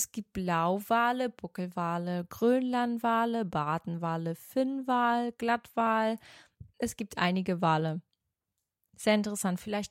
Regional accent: Portugal; Also, ich bin ja Portugiesin.

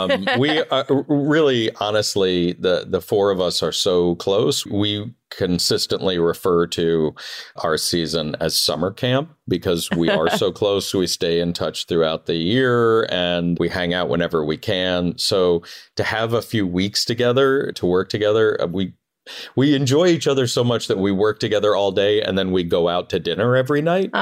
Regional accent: Northeast, United States; So even though I grew up in the Northeast, I feel like I was raised Southern.

